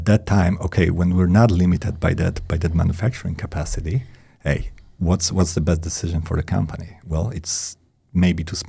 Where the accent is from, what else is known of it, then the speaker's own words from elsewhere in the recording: South Poland, Poland; accent: Polish; English is a second language; also born or lived in Krakow; So my accent comes from Poland. Okay. I was born and raised in Poland, South Poland, actually, near the border with Czech Republic.